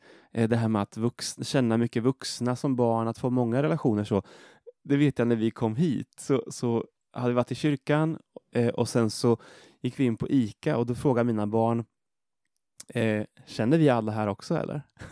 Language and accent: Swedish; Norrköping, Östergötland, Sweden; Alltså jag växte upp i Norrköping och där var det ju väldigt få som var kristna.